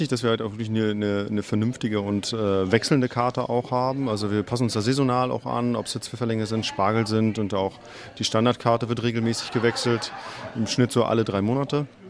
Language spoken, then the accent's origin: German; Röbel, Mecklenburg-Vorpommern, Germany; born there; Gebürtig bin ich aus Röbel. Ja, warum bin ich wieder zurückgekommen? Wegen der Familie erstmal.